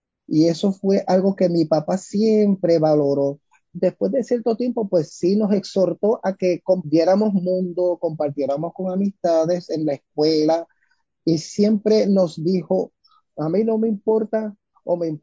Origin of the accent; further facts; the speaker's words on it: Ponce, Puerto Rico; Soy de Ponce, Puerto Rico. Soy católico y soy gay.